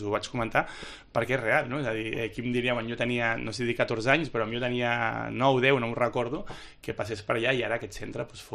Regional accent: Barcelona, Catalonia, Spain; soc del barri de Sants

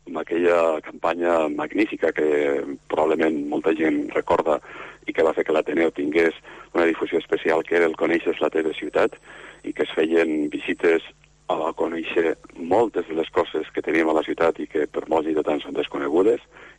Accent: Lleida, Catalonia, Spain; com a lleidatans hem d'estar orgullosos del que tenim allà dalt

